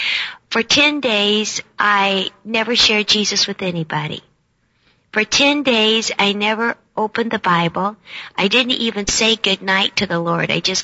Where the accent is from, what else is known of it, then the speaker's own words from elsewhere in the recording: Hawaii, United States; we grew up in Hawaii, and several times at different schools, the principal would call my parents